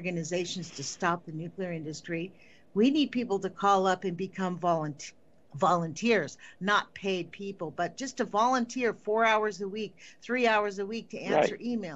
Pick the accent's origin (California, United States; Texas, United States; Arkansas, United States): California, United States; Why is it that I grew up in California and never heard about anything about the nuclear industry?